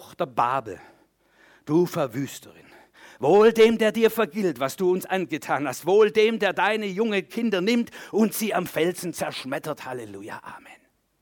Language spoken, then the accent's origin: German; Germany; Und da sind wir Deutsche sehr anfällig geworden.